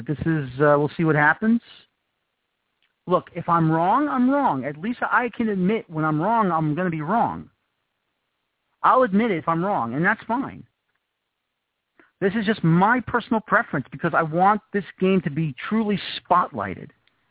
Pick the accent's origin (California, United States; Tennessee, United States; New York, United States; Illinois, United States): New York, United States; Bronx; I'm from the Bronx. Grand Concourse, near Bedford Park Boulevard, Jerome Avenue, Webster Avenue, the Botanical Garden, the Bronx Zoo, Fordham University. That is where I used to live in that area.